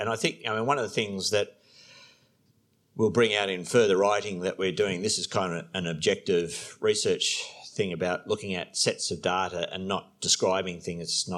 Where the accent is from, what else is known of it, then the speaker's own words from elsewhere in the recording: Australia; as a person born and raised in Australia, like most people, I can just not contemplate anybody talking in that way.